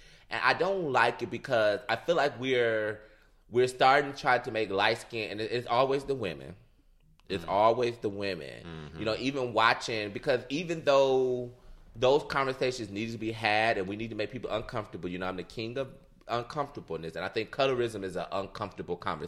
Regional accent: Detroit, Michigan, United States; again, this is not me growing up in Detroit because, again, I didn't have to deal with all this. Everybody around me was black.

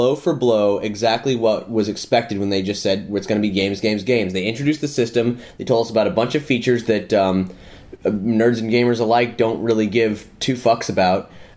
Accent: Orlando, Florida, United States; now in Los Angeles, United States; Also, if you hear crazy shit, it's because we're from Orlando.

